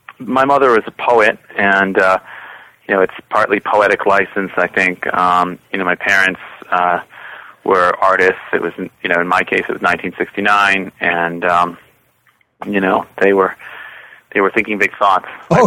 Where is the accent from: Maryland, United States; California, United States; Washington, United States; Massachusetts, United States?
Massachusetts, United States; Boston; Yeah, I grew up in the Boston area. Spent a lot of time around Cambridge.